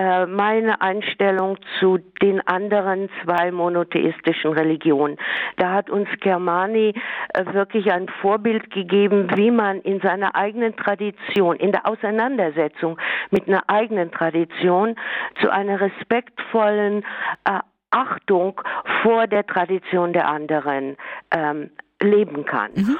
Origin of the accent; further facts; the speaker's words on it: Kassel, Hesse, Germany; ich komme ja zufällig aus Hessen, aus Kassel